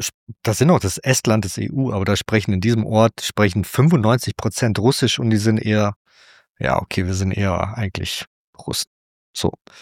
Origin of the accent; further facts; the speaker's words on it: Germany; dass ich nicht von hier bin und fragen mich, wo ich herkomme. Und ich sage, ich komme aus Deutschland.